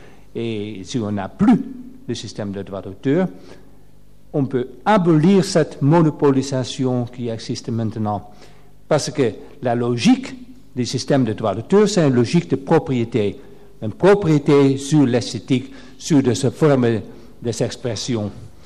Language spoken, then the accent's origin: French; Netherlands; French is a second language; Je viens des Pays-Bas, puis un petit peu plus nord d'ici.